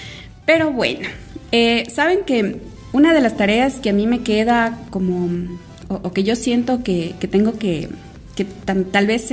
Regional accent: Loja, Ecuador; Para quienes no sepan, yo soy de Loja

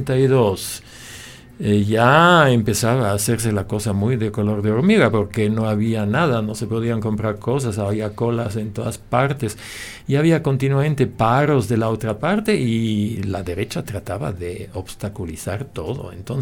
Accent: Chile; moved away; Entonces yo salí de Chile ya a principios del 73 y estaba en Alemania

